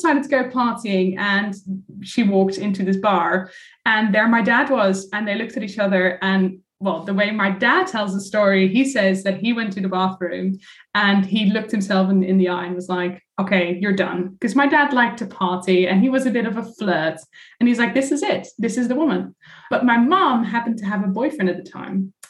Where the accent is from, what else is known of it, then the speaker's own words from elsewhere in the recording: Netherlands; So I grew up in the Netherlands, you know, small town Dutch girl, where everybody knew each other.